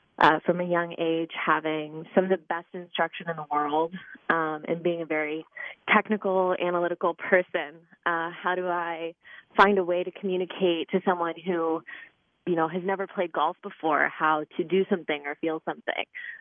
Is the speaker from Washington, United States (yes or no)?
no; Ohio, United States; also born or lived in Florida; I moved back to my home state of Ohio from Florida, where I was living